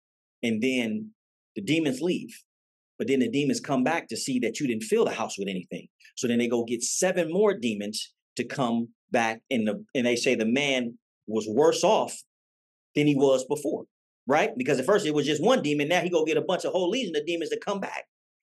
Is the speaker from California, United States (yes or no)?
yes; Oakland, California, United States; You weren't there with me when I was growing up in East Oakland poor and didn't have nothing to eat.